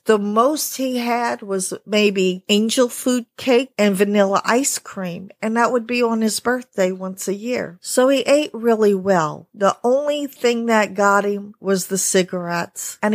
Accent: Louisiana, United States; I grew up in Louisiana. I grew up as a little girl eating bland food because that's how my mother cooked it.

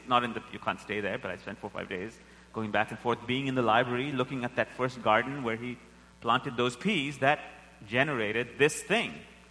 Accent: India; And so I'm from India.

